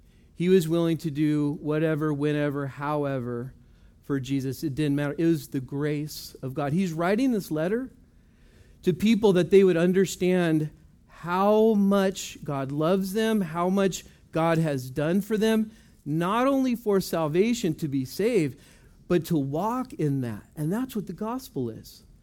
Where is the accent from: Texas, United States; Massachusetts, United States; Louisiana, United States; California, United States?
Texas, United States; But we're from Texas, so very conflicting.